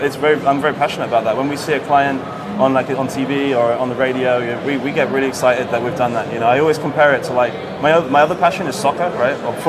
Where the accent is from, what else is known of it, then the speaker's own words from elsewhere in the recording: England, United Kingdom; So obviously myself, I'm half English, half Turkish.